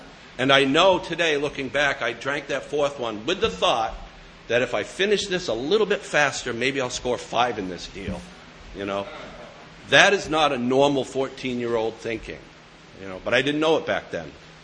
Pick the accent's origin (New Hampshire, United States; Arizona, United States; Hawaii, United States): New Hampshire, United States; Keene; I'm from Keene, New Hampshire.